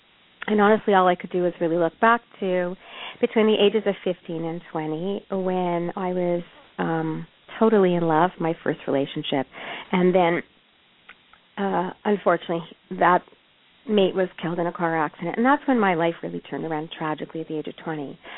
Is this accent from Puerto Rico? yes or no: no; Montreal, Quebec, Canada; And I'm from Montreal and from Canada. So, you know, of course, I was far away from home.